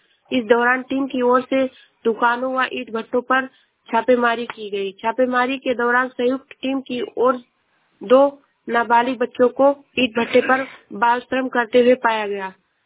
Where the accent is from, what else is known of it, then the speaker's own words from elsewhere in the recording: Shravasti, Uttar Pradesh, India; मैं जिला श्रावस्ती से हूँ।